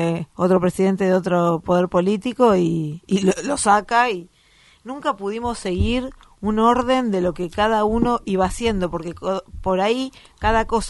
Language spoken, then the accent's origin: Spanish; Argentina; yo argentino, como que nosotros somos los mejores, nadie se equivoca, nadie nada.